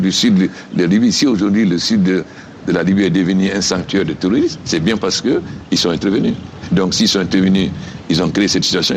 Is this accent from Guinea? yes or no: yes; Guinea; Mais moi, je ne suis pas français, je suis guinéen.